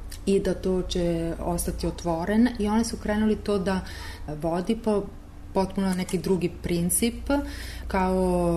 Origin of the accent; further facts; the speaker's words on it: Italy; Serbian is a second language; iz Italije sam i sam performing artist.